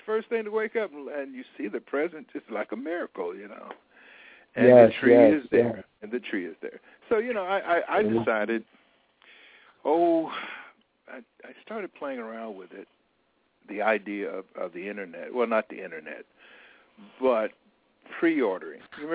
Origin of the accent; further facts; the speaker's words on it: Oklahoma, United States; I'm from Oklahoma.